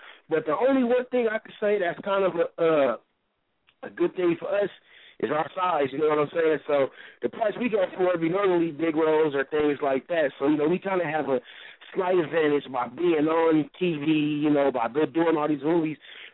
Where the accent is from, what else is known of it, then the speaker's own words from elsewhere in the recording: Los Angeles, California, United States; Well, I always wanted to act, but I grew up in L.A. I was born and raised in L.A., right?